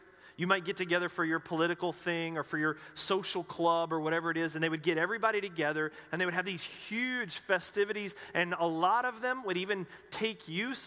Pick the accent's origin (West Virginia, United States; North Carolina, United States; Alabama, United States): North Carolina, United States; I know for me, growing up in the Baptist church back in North Carolina, that was something that was pretty significant and taught